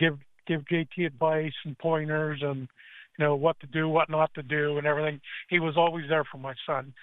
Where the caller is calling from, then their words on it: Altoona, Pennsylvania, United States; from Altoona.